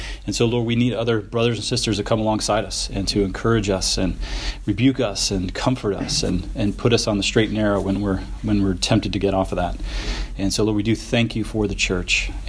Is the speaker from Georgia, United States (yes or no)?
yes; Atlanta, Georgia, United States; about a quarter mile away from where I grew up in Atlanta.